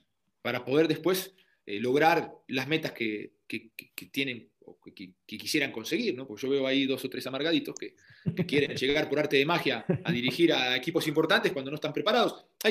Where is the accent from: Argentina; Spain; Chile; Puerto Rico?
Argentina; now in Mexico; Me vine de Argentina y me dijeron, no tomes agua, no comas de la calle, no comas grasoso, todo lo hacen con grasa, te va a hacer mal, te va a caer mal